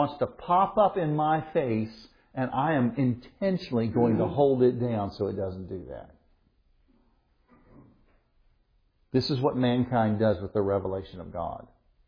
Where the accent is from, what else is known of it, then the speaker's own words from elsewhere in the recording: Missouri, United States; I'm from Missouri, the show me state. Show me. Prove it to me.